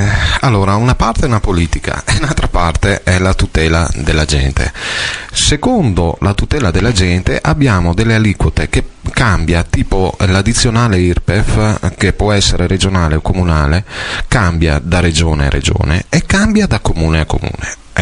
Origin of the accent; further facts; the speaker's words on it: Veneto, Italy; siamo veneti, siamo stati invasi e tuttora ne parliamo